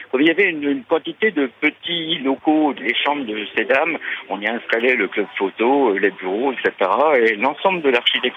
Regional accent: Grand Est, France; born there; je suis né dans la Marne. Oui. Et toute une partie de ma famille est originaire des Ardennes.

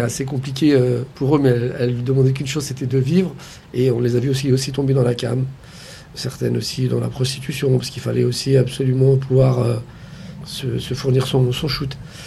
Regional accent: Montfermeil, Île-de-France, France; J'ai grandi à Montfermeil, donc dans la cité des Bosquets, où mes parents sont arrivés, après avoir vécu dans les bidonvilles de Nanterre, on a atterri chez de la famille à Montfermeil

